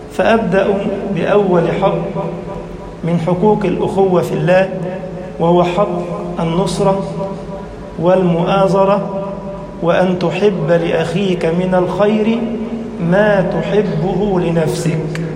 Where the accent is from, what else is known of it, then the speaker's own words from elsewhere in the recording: Egypt; اللهم اجعل بلدنا مصر أمنا أمانا، سخاء رخاء